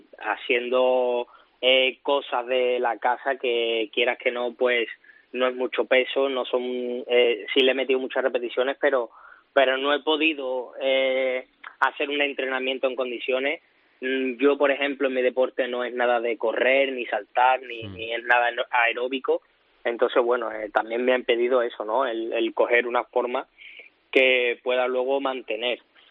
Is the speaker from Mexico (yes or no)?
no; Seville, Andalusia, Spain; Mi ciudad natal.